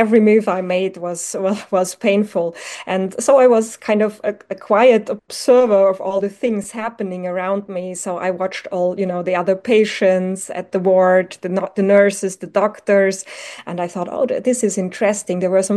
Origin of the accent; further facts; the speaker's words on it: Eastern Austria, Austria; I grew up in a small town in eastern Austria, so near the Hungarian border.